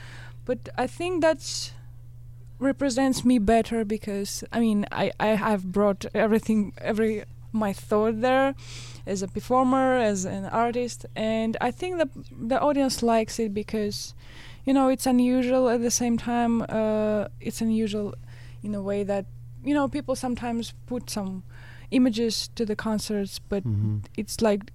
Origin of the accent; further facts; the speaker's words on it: Izhevsk, Udmurt Republic, Russia; It's called Ijevsk.